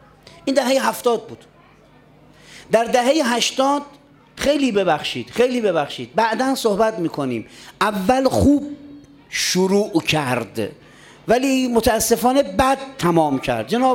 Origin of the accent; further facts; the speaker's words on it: Qom, Iran; من اصالتاً اهل قم هستم.